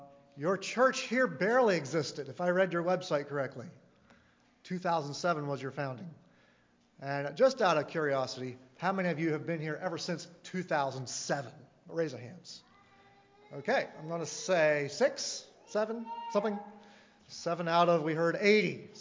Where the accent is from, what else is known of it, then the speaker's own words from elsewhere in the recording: Pennsylvania, United States; I grew up in Mifflin County. Big Valley